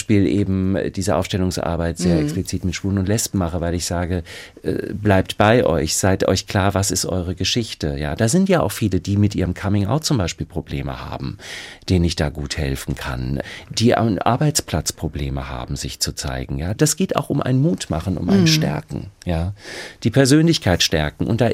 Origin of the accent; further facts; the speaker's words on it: Frankfurt, Hesse, Germany; Da habe ich schon gedacht, Eulen nach Athen tragen als Frankfurter Berlinisch in Berlin Premiere.